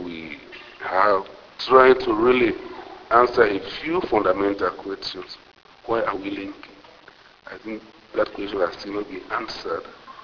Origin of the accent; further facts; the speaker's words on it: Sierra Leone; I said, I'm from Sierra Leone.